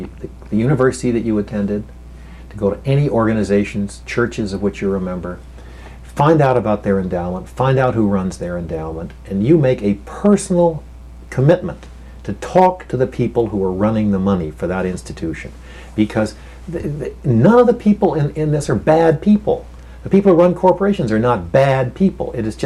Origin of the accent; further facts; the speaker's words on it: Maine, United States; And if you come to my home state of Maine